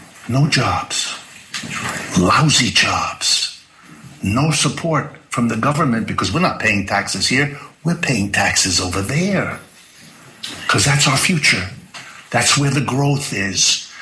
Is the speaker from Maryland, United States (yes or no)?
no; Youngstown, Ohio, United States; my hometown, Youngstown, Ohio, and thousands more like it.